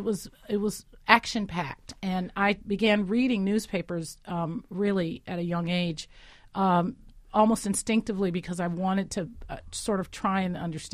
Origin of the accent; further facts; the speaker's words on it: San Francisco, California, United States; born there; I was born in San Francisco in 1963.